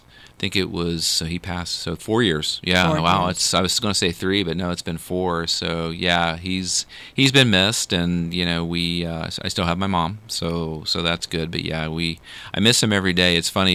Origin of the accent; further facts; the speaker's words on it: Ohio, United States; now in Marion, United States; I'm not from Marion originally. I grew up in Southern Ohio, and I have enjoyed being here because there are elements of this that do feel like home to me.